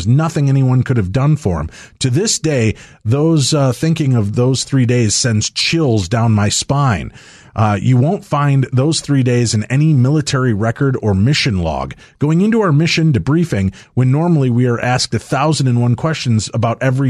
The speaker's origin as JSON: {"language": "English", "town": "San Francisco", "region": "California", "country": "United States", "tie": "born or raised there", "said": "a 1,700 square foot home seemed like a mansion compared to the 900 square foot home I grew up in San Francisco."}